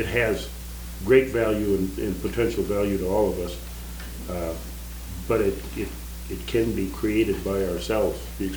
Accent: Portland, Oregon, United States; in a neighborhood I grew up in Portland.

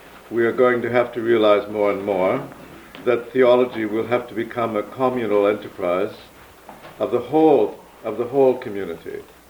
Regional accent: Canada; coming out of my particular identity as a Canadian today

